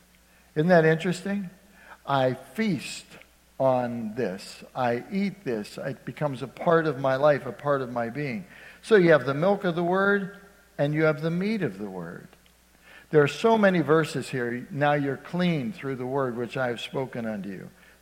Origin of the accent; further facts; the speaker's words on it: Ohio, United States; I grew up in Ohio, and at least they had them in Ohio.